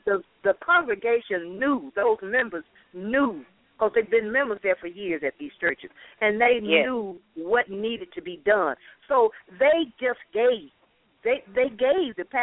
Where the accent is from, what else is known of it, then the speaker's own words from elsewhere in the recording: the South, United States; where I'm from the South as well, and I didn't know anything about thrift stores.